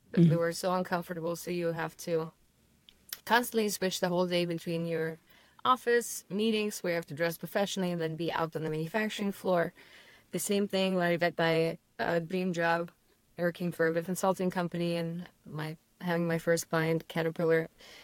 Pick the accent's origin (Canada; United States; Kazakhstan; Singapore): Kazakhstan; after growing up in Kazakhstan, I always had this drive to have a job that would allow me to be financially independent